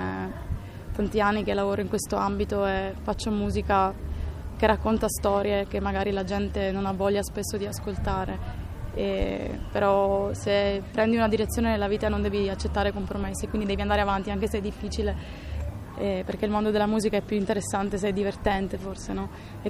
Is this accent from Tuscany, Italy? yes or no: no; Apulia, Italy; E io vengo dalla provincia di Taranto.